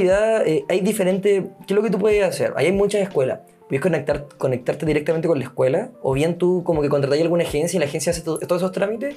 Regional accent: Chile; yo soy de Chile

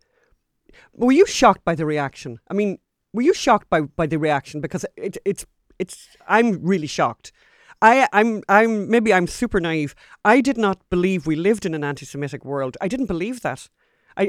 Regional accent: Ireland; I'm a Catholic, not obviously, but I'm Irish

